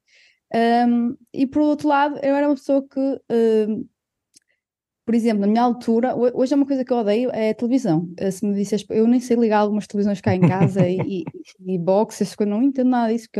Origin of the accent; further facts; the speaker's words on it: Guimarães, Braga, Portugal; born there; eu nasci no sítio que eu hoje estou a viver, mas nem sempre vivi aqui. Aliás, eu nasci em Guimarães